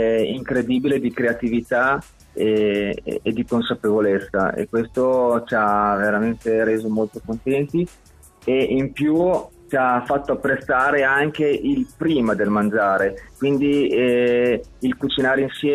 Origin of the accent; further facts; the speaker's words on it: San Lazzaro di Savena, Emilia-Romagna, Italy; Siamo di San Lazzaro, di Savena, in provincia di Bologna.